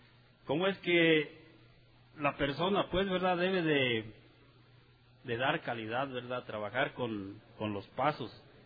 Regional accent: Michoacán, Mexico; now in Santa Rosa, United States; donde vivo, ¿verdad?, en Santa Rosa, California. Soy de Michoacán. Estoy a un lado de Cuicseo.

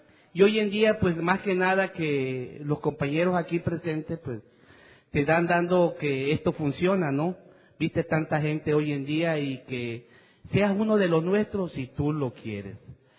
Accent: Villahermosa, Tabasco, Mexico; soy un enfermo alcohólico. La verdad que bienvenido a la persona que viene por primera vez. Yo vengo de Tabasco, amigo, de Villahermosa, Tabasco, México.

